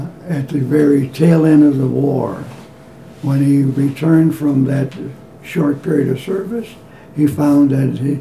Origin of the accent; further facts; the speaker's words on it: Chicago, Illinois, United States; I was born in May 17th, 1926, in Chicago, Illinois.